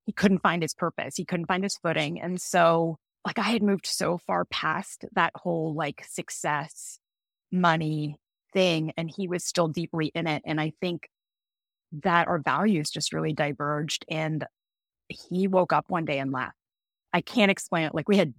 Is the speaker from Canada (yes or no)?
yes; Canada; now in United States; Like I had a life like I could never have even imagined growing up in Canada.